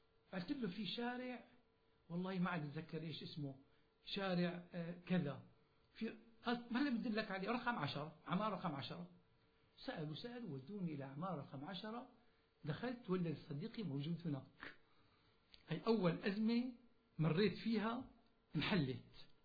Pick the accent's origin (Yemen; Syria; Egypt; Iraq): Syria; Damascus, Damascus Governorate; أنا من دمشق